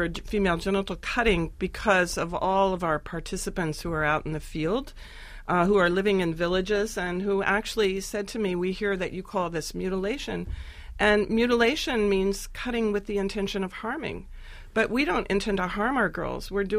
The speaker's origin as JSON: {"language": "English", "country": "United States", "said": "And I said, as an American, I said, oh, my gosh, I can't really approach this issue because it's so sensitive. And I, as an American, might be seen as judging."}